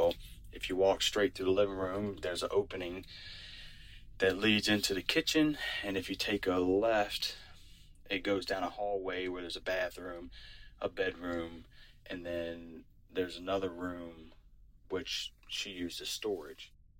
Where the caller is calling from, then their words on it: Virginia, United States; Hey Derek … I'm calling in from Central Virginia.